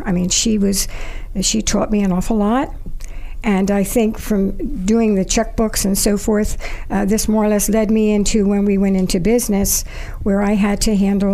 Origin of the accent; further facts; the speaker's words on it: Kensington, Pennsylvania, United States; Yes, I lived in Kensington when I was a little girl, and then where I was born, actually, in Jefferson Hospital.